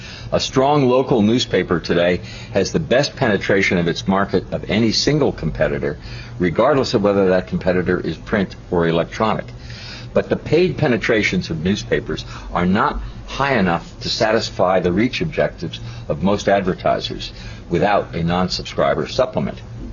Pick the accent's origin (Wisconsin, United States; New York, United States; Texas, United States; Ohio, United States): Ohio, United States; Cincinnati; even at the scale of the Cincinnati Enquirer, which is my hometown paper, it's about 50%.